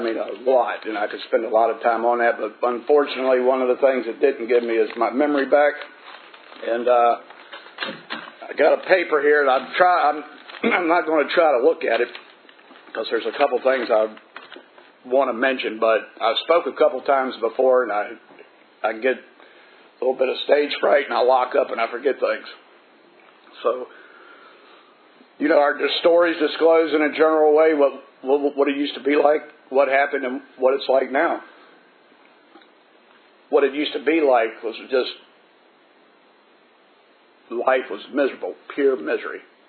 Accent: Nokesville, Virginia, United States; I was born and raised in Noakesville, Virginia. I was the second to last of nine kids.

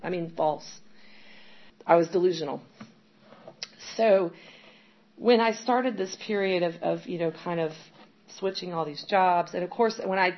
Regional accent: Chesapeake, Virginia, United States; I grew up in Chesapeake, in what's now called the Hickory part of Chesapeake. It's like Great Bridge area. So it's about 8 miles from the border of North Carolina.

